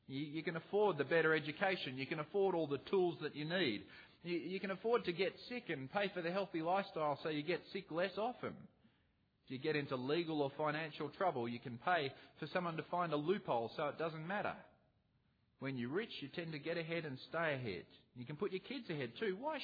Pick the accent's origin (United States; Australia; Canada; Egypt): Australia; Mitcham, Victoria; born there; So I was born in Mitcham, in Melbourne, in Victoria.